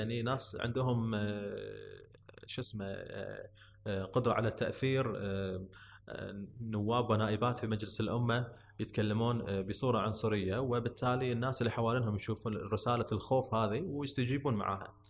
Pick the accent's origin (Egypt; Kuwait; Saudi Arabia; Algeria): Kuwait; فانا ما اعرف شنو معيار الجنسيه، المعيار جدا غريب عندنا بالكويت واعتباطي الى حد كبير